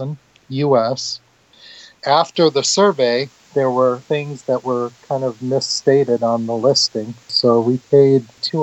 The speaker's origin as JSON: {"language": "English", "town": "San Diego", "region": "California", "country": "United States", "tie": "born or raised there", "said": "Well, I grew up in San Diego as a teenager, and in my early 20s, I did a lot of sailing out on Mission Bay and Hobie Cats and absolutely loved it."}